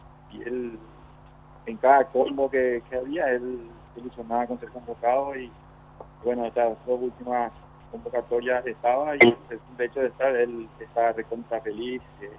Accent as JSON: {"language": "Spanish", "town": "Fernando de la Mora", "region": "Central", "country": "Paraguay", "said": "Yo soy de Fernando Lamora."}